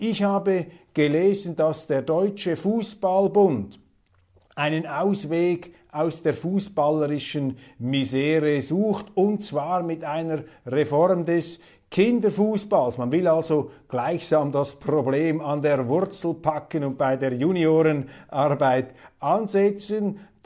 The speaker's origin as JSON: {"language": "German", "country": "Switzerland", "lives_now": "Germany", "said": "Eine zweite Meldung, die ich als Schweizer besonders aufsehenerregend fand"}